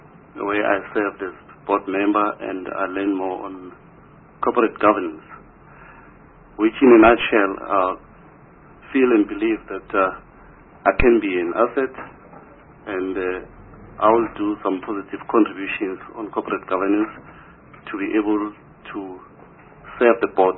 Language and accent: English; Mpumalanga, South Africa; I'm coming from Nell Street in Mpumalanga province